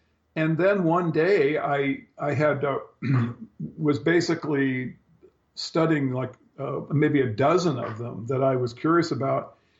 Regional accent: Japan; when I was growing up in Japan, and I went to St. Mary's Military Academy, a Catholic school that studied Jesus and the Gospels, of course, and I fell away from the faith

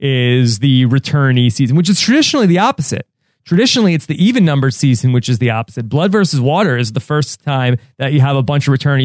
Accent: Seattle, Washington, United States; I'm from Seattle. Yeah. And that's the West Coast tribe.

